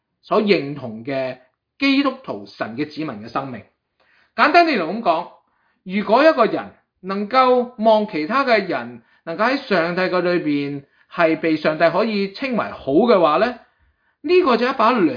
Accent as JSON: {"language": "Chinese", "region": "Guangdong", "country": "China", "said": "我们广东人都有句俗语啊"}